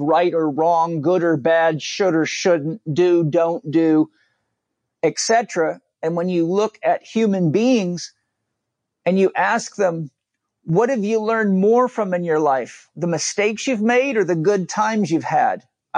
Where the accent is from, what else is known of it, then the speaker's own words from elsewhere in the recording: Australia; And as an Australian, you know that when you throw a boomerang out, it comes back to the point that it started its journey on.